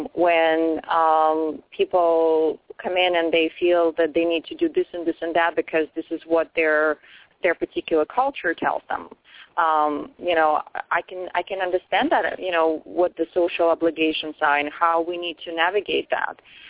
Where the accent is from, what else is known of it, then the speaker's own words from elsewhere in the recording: Russia; moved away; I'm originally from Russia, and I've been here for almost 20 years. Next year will be 20 years.